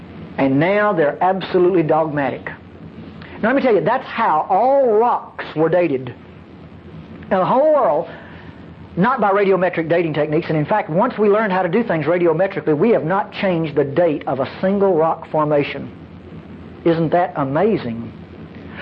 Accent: Mississippi, United States; moved away; That's North Mississippi for squeeze. I'm from North Mississippi, but I've lived in Texas nearly all my life, so, neither one of them claimed me.

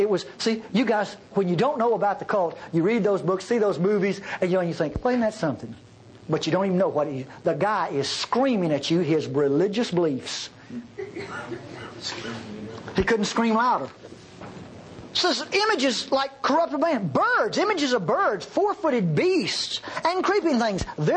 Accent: Texas, United States; It's not because I'm a Texan, Norman.

